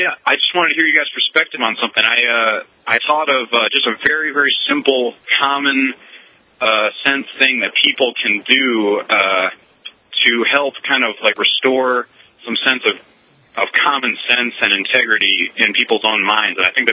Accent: Connecticut, United States; You know, I grew up in Connecticut here

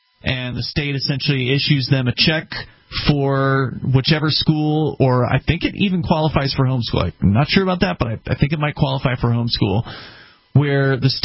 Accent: Florida, United States; now in New Hampshire, United States; You came from New York. I came from Florida.

